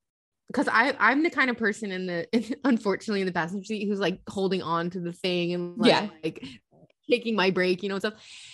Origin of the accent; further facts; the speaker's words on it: Florida, United States; moved away; Okay, you just mentioned that we're from Manatee County again. This reminded me of something else that I didn't realize until I left Florida